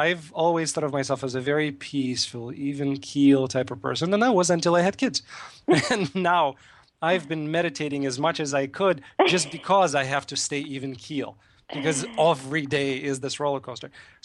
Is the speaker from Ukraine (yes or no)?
yes; Eastern Ukraine, Ukraine; now in United States; me being from there, in case people didn't know, I am from Ukraine, from the eastern part of Ukraine.